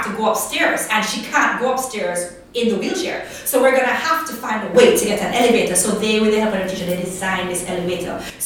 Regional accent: Jamaica; I grew up in the Jamaica where intelligence was valued

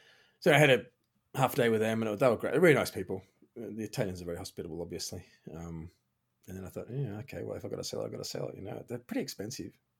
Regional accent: Australia; And as well, I'm an Aussie.

